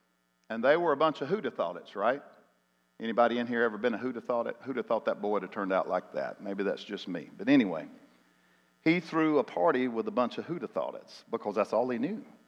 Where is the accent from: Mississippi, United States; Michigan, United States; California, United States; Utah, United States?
Mississippi, United States; now in Hattiesburg, United States; I moved to Hattiesburg from North Mississippi, and you guys are further south, so we just don't see a lot of snow, right?